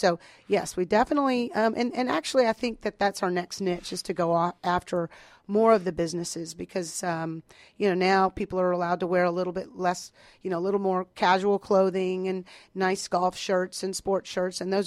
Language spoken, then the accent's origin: English; Austin, Texas, United States; I grew up in Austin.